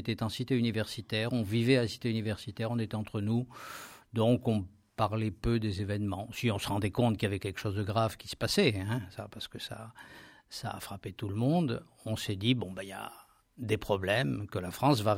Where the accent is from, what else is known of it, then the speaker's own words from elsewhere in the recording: Mostaganem, Mostaganem Province, Algeria; j'étais quand même d'Algérie. J'étais donc un enfant du pays. Je suis né à Mostaganem, j'ai fait toutes mes études à Mostaganem, j'ai passé mon bac à Mostaganem, j'ai fait mes études médicales à Alger. Donc pour moi, l'Algérie, c'était mon pays.